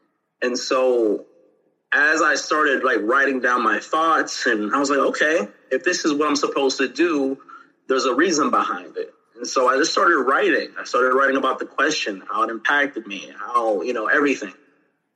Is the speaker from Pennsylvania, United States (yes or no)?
yes; Sharon, Pennsylvania, United States; So when I was in sixth grade, I'm from Sharon, Pennsylvania, Sharon, PA. So I went to school at Our Lady of Fatima in Furrow, PA.